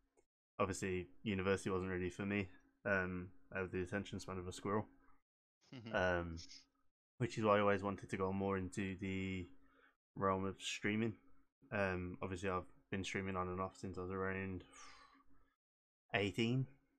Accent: Wolverhampton, West Midlands, United Kingdom; am 25 years old. Yes, young. I'm not sure which way you say that now. I'm from Wolverhampton in the West Midlands.

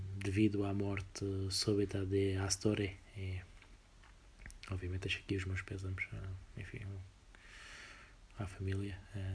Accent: Portugal; como português

